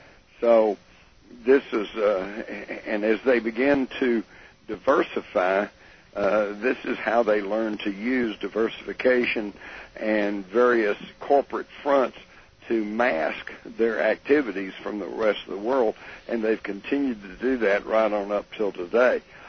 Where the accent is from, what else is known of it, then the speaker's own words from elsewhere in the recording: Texas, United States; I grew up in Texas. We all had guns. We took guns to school occasionally.